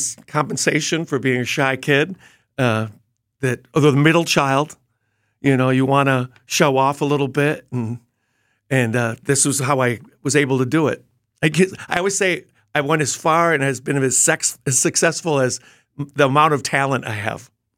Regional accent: Brookfield, United States; I went back to the garage growing up in Brookfield

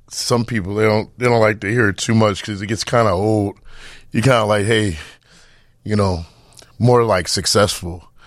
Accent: Midwest, United States; growing up in the Midwest is different than growing up in New York or California

